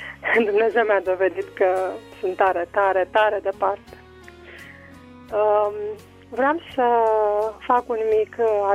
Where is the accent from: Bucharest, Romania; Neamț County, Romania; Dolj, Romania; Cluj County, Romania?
Bucharest, Romania; sunt și eu din București.